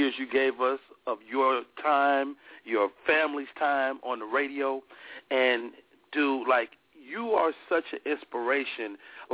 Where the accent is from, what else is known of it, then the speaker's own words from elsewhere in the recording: Chicago, Illinois, United States; He's from my hometown, Chicago, Illinois.